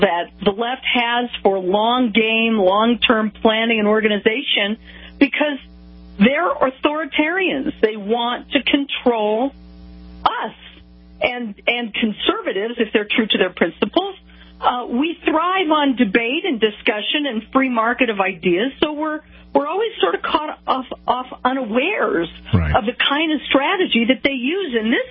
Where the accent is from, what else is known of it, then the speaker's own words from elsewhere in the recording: Denver, Colorado, United States; also born or lived in New York / Los Angeles / Florida; I've lived in New York. I've lived in L.A. I've lived in Florida, but Denver, Colorado is my hometown.